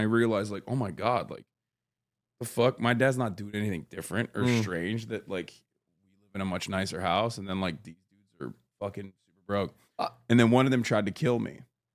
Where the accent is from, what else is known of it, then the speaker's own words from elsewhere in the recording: Turkey; I grew up in Turkey.